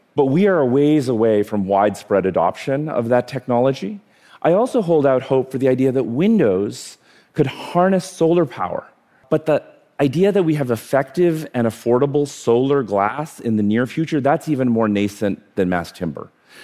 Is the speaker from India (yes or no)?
yes; India; born there; So I was born in India. I have actually 50 first cousins.